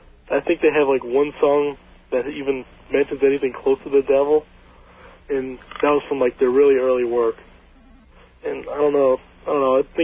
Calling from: Central Islip, New York, United States; Central Islip.

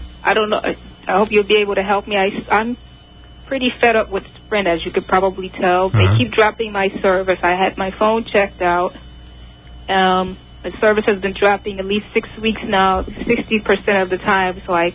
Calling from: New York, United States; I'm calling from Manhattan.

